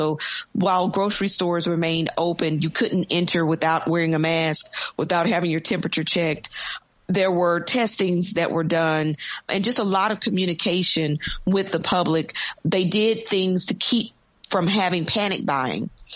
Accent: Tennessee, United States; also born or lived in London, United Kingdom; I'm originally from Tennessee.

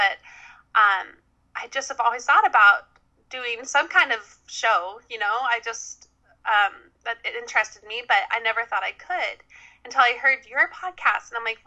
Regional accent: Utah, United States; Yeah, I was raised in Utah. I have six siblings. I'm the fifth.

